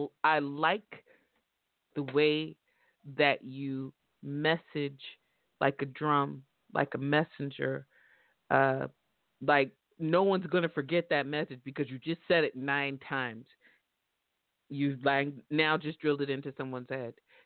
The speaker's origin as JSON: {"language": "English", "town": "San Francisco", "region": "California", "country": "United States", "said": "I'm from San Francisco 49er country. I cannot like this page."}